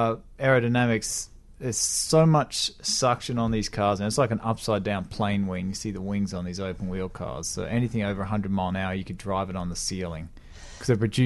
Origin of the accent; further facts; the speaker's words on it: Toowoomba, Queensland, Australia; I grew up in Toowoomba, Australia.